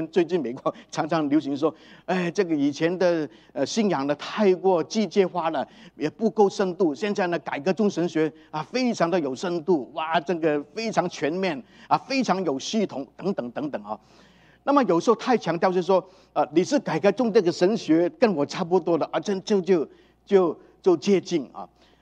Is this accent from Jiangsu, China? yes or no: no; Chaozhou, Guangdong, China; 我说我是潮州人